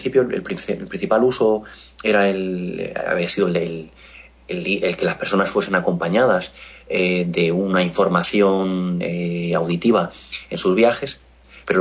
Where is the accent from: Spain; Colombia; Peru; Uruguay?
Spain; Toledo, Castilla-La Mancha; porque yo soy de Toledo, entonces la tierra tira, ¿no?